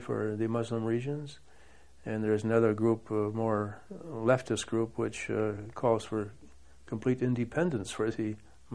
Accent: United States; as an American, I don't feel myself separate from any other nationality or people.

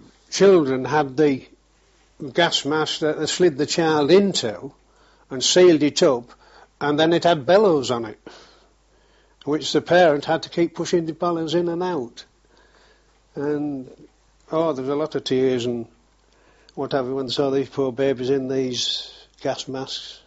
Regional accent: Bilton, Yorkshire and the Humber, United Kingdom; born there; I was born in Bilton, which is the other side of Hull, about 4 miles the other side of Hull.

